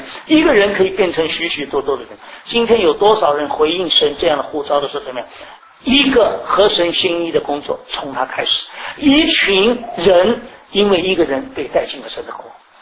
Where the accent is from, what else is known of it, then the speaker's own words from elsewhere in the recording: China; 你知道我是一个中国人